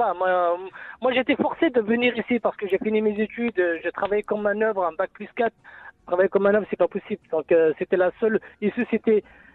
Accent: Algeria; J'espère, Inch'Allah, que ça va aller qu'on lève la tête devant les autres pays pour dire que voilà, nous, on est des Algériens.

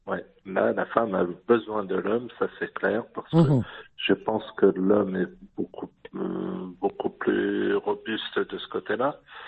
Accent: France; Je suis d'origine maghrébine, principalement algérienne, mais je suis né en France, grandi en France, et donc j'ai ces deux cultures.

